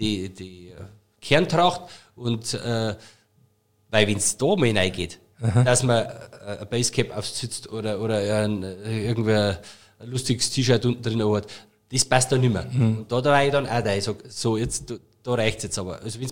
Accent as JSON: {"language": "German", "town": "Munich", "region": "Bavaria", "country": "Germany", "said": "oder als Münchner, wenn ich in den Biergarten gehe"}